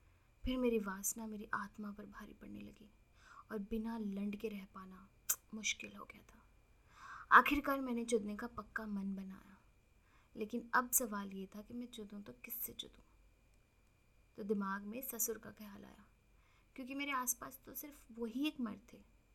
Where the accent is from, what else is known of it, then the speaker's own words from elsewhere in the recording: Jodhpur, Rajasthan, India; और मैं जोधपुर राजस्थान की रहने वाली हूँ।